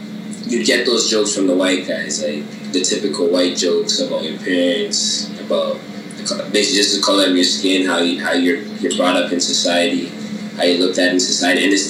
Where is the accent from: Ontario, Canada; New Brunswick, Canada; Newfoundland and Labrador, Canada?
Ontario, Canada; Toronto; so growing up in Toronto, there was, I won't lie, there's a lot of diversity in Toronto.